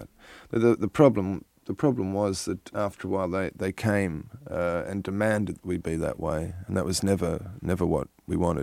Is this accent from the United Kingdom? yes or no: no; Australia; The fact that we're an Australian group we were kind of the local joke in that respect, there was an Australian group trying to do something.